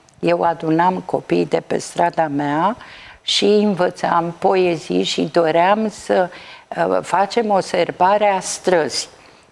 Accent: Bucharest, Romania; cu toate că sunt din București și părinții mei și tot neam de aici.

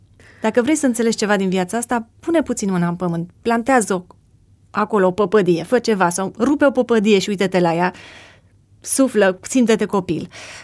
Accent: Bukovina, Romania; born there; mi-a oferit șansa să mă nasc în locul în care m-am născut, adică în Bucovina, mai exact, foarte aproape de granița cu Ucraina, într-un loc deosebit.

